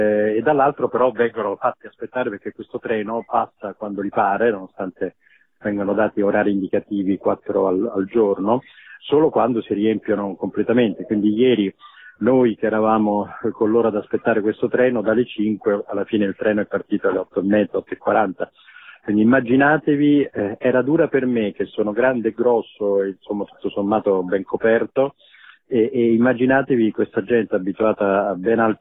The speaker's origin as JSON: {"language": "Italian", "town": "Rome", "region": "Lazio", "country": "Italy", "said": "io vengo da Roma"}